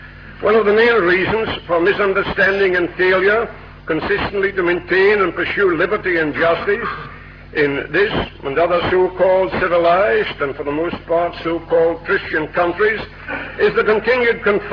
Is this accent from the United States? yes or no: no; Scotland, United Kingdom; I'm a Scotsman, as you can hear.